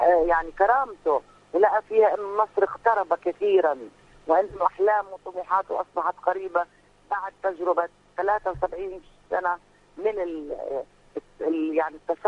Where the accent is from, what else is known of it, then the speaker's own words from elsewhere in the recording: Palestine; إحنا كشعب فلسطيني هنستخدم كل أشكال المقاومة